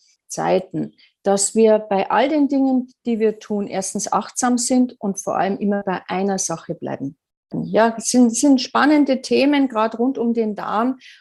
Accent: Bavaria, Germany; ich komme ja aus Bayern

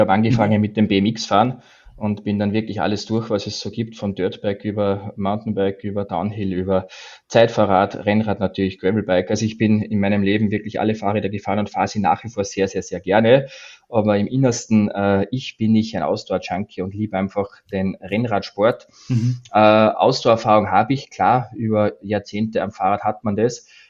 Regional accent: Austria; now in Stuttgart, Germany; wie man meinem Dialekt entnehmen kann, bin ich Österreicher. Ich wohne zwar seit vielen Jahren in Deutschland, in Stuttgart, aber ich bin Österreicher, bin 47 Jahre alt.

